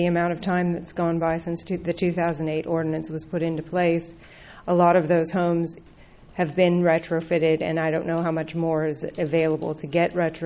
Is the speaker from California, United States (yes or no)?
yes; Cambria, California, United States; I'm from Cambria.